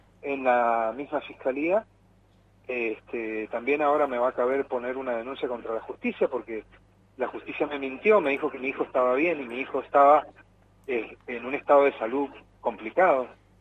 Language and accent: Spanish; Mendoza, Argentina; como mendocino, como argentino, como padre de familia